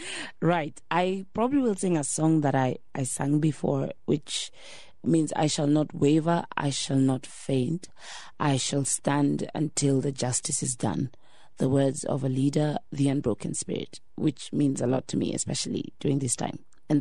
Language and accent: English; Kenya; What would be ideal for me as an African, as a Kenyan, as a citizen